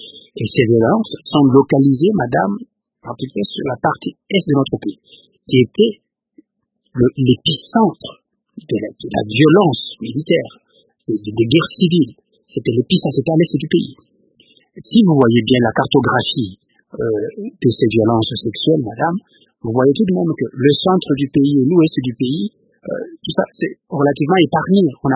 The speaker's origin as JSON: {"language": "French", "region": "South Kivu", "country": "DR Congo", "said": "Je vous ai dit que je viens du Sud Kivu"}